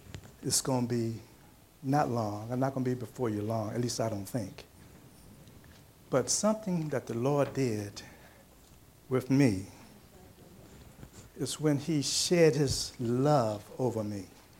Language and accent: English; Williamsburg, Virginia, United States; I was born and raised in Williamsburg.